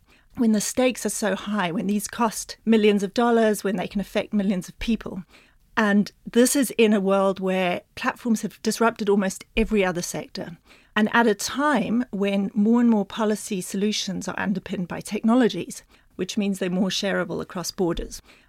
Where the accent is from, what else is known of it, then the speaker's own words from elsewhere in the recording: Botswana; also born or lived in United Kingdom / New Zealand; So I was born in Britain, but spent most of my childhood in Botswana, a little bit in New Zealand, but then Botswana, in the middle of the bush, 200 kilometers from the nearest store